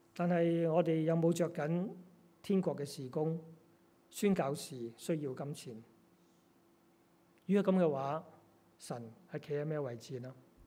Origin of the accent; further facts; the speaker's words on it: Australia; 其实我们澳洲人应该明白的